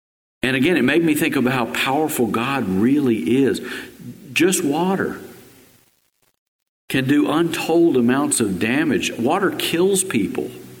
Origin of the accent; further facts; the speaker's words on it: Texas, United States; Growing up in West Texas, I've seen some thunderstorms that will make you fear for your life.